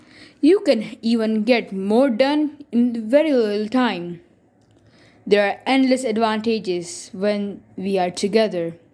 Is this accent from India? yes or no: yes; India; from India